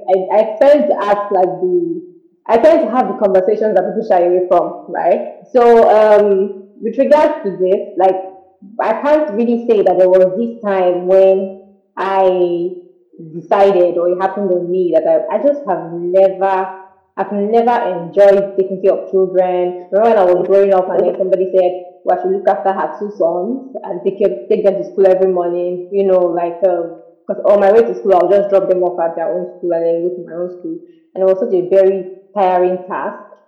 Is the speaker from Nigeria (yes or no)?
yes; Nigeria; How to answer that question with regards to growing up in Nigeria. I think it was pretty Nigerian.